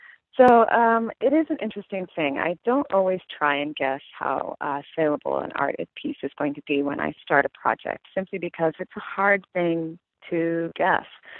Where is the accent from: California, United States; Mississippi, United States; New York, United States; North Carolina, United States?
California, United States; because, again, California is incredibly international. And it's really, again, a way of exploring my hometown, my where I live right now, right?